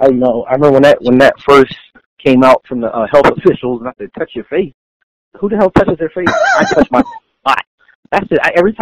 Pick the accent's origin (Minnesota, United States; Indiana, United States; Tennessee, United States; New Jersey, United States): New Jersey, United States; And even though growing up in South Jersey, you'll get any kind of fans down there